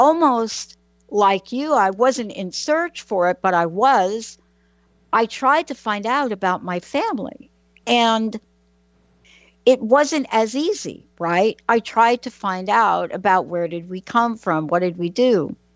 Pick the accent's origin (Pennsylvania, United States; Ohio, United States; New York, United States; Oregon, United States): New York, United States; Bronx; I grew up in the Bronx in New York